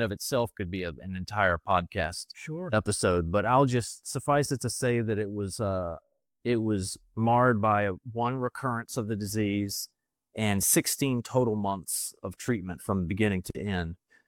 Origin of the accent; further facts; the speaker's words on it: Baton Rouge, Louisiana, United States; born there; But I was born in Louisiana, Baton Rouge, Louisiana in the States, and pretty normal childhood